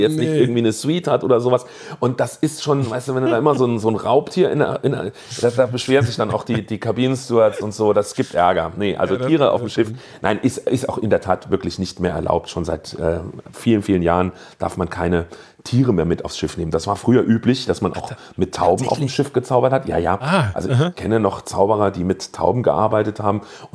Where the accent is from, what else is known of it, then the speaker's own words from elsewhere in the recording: Saarland, Germany; bei uns im Saarland sagt man so ein Furz im Kopf.